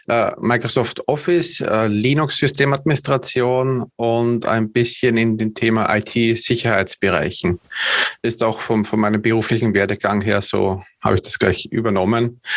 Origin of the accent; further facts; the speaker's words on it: Vienna, Austria; ich komme aus Österreich, direkt aus der Hauptstadt.